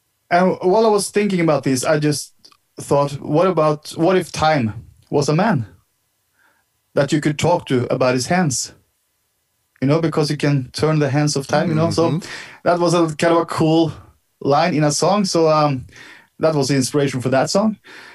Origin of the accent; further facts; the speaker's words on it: Norway; he think it was cool that I was from Norway